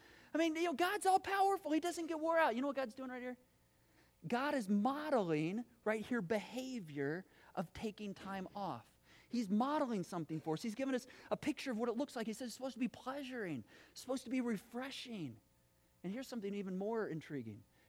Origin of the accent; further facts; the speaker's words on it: Battle Creek, Michigan, United States; I grew up in Battle Creek, Michigan.